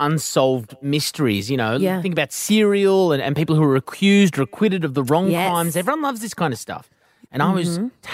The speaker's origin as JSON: {"language": "English", "country": "Zimbabwe", "said": "I'm not South African. I'm from Rhodesia."}